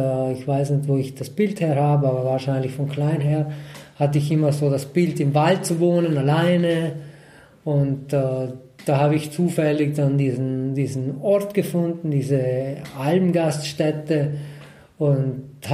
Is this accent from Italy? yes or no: yes; Trentino-Alto Adige, Italy; ich komme aus Südtirol